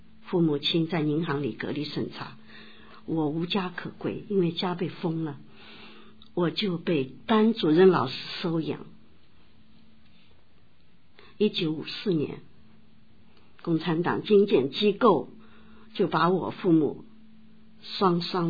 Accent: Hangzhou, Zhejiang, China; 我来自美丽的西子湖畔杭州，去年三月受洗。

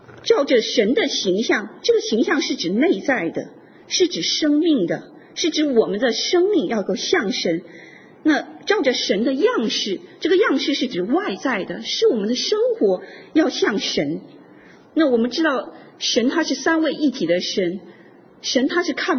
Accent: China; 像我是从国内来的，我们在国内受的教育说人死如灯灭

